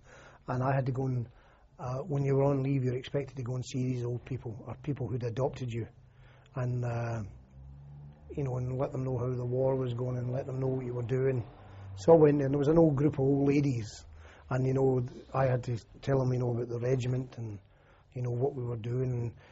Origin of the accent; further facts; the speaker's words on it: United Kingdom; you're sitting there as a Brit